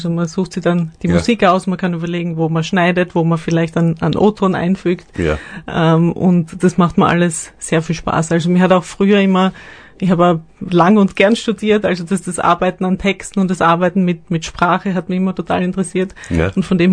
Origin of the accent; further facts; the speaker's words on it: Graz, Styria, Austria; also born or lived in Vienna; Ich komme aus Graz ursprünglich. Ja. Ich bin in Graz aufgewachsen, dort Gymnasium gemacht, habe dann in Graz studiert und in Wien studiert und einige Jahre in Wien auch gelebt, bevor ich dann vor knapp 2 Jahren mittlerweile ins Enstal gekommen bin.